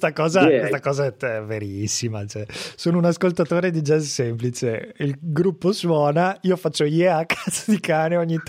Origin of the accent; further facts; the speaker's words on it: Padua, Veneto, Italy; Perché io sono di Padova